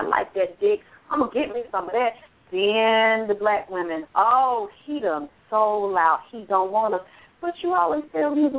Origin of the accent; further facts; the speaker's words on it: Atlanta, Georgia, United States; I'm from Atlanta. I saw this shit. I grew up with it.